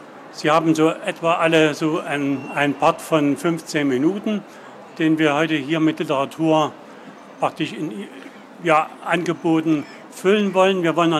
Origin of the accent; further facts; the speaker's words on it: Leipzig, Saxony, Germany; Also für mich als Leipziger, der so sesshaft ist, ist das schon erstaunlich.